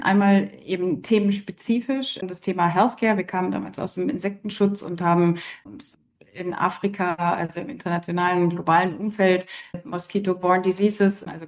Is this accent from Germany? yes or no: yes; Northern Germany, Germany; now in Hamburg, Germany; Ich komme aus Norddeutschland, lebe in Hamburg und bin seit 20 Jahren Unternehmerin, fünffache Mutter und glücklich verheiratet. Und zeitlang im Ausland gelebt, aber fühle mich in Deutschland und besonders in Norddeutschland sehr wohl.